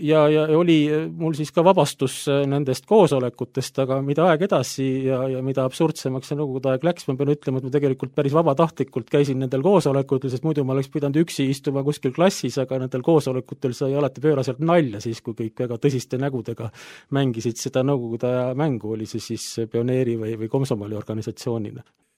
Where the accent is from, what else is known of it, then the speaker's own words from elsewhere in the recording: Kuressaare, Saare County, Estonia; born there; oli sellel hetkel, kui mina sündisin, oli Kuressaare luterliku koguduse vaimulik ja me olime perega seal